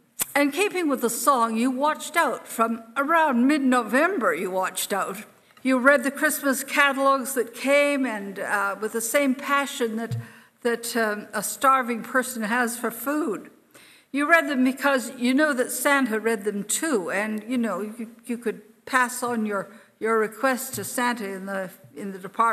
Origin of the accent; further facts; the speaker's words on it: Canada; But I remember that a lot of baking was done when I grew up in Canada.